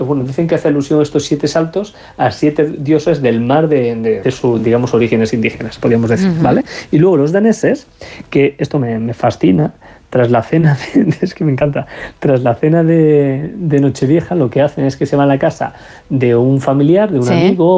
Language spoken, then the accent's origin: Spanish; Spain; Y así somos los españoles.